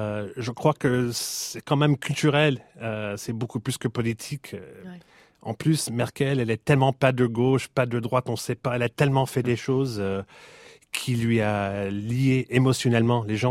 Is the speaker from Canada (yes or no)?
yes; Canada; Moi, j'ai grandi au Canada